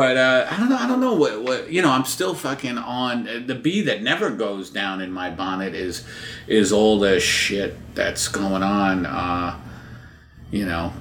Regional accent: New York, United States; I just hate it. I grew up in New York.

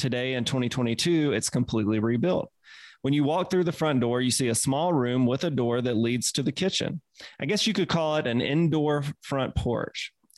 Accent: Mississippi, United States; accent: Mississippi; yeah, that's my Mississippi accent.

